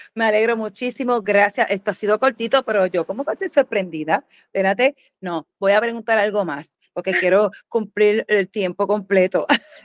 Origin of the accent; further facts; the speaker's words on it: Puerto Rico; porque yo soy puertorriqueña